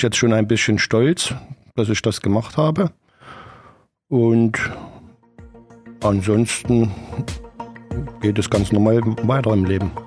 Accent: Saxony, Germany; accent: Saxon; Genau, ursprünglich komme ich aus der Nähe von Chemnitz.

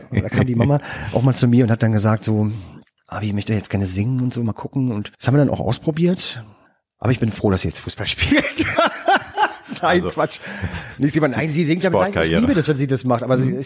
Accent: Berlin, Germany; Und dann bin ich in Berlin aufgewachsen, habe ja die ganze Zeit in Berlin gelebt

